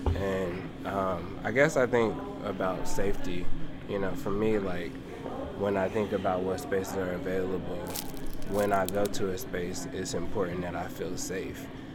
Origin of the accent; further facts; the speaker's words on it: Indianapolis, Indiana, United States; You know, I really love that I'm from Indianapolis because I love my family and I love that I do feel connected. Like, I know what's going on in the city.